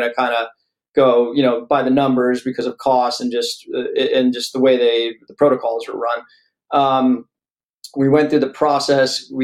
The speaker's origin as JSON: {"language": "English", "town": "Manasquan", "region": "New Jersey", "country": "United States", "tie": "born or raised there", "also_born_or_lived": "Hawaii", "said": "I'm actually back in my hometown after 22 plus years. I purchased a home in Manasquan, New Jersey, and I'm back here now, pretty much settled with my family for my son's healthcare"}